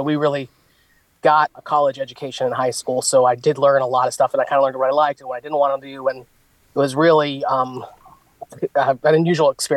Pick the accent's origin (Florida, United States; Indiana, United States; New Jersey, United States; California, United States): Indiana, United States; Gary; I grew up in Gary, Indiana. I'm the rare fifth generation Garyite.